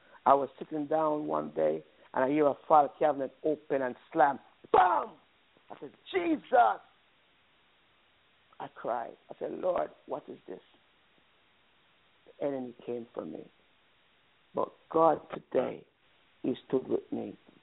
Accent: Jamaica; I'm from Jamaica in the Caribbean.

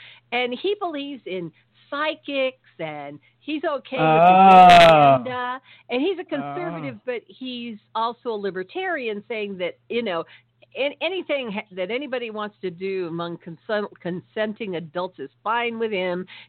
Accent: California, United States; I'm from Southern California, and then I went back to Northern California, back in 2005 and lived there until 2011.

